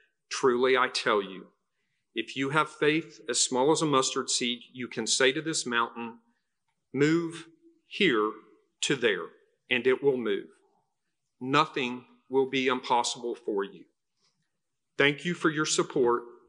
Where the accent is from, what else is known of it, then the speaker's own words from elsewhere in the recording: Muskogee, Oklahoma, United States; some 40 years ago when my dad served as stewardship chairman at St. Paul United Methodist Church in my hometown of Muskogee, Oklahoma.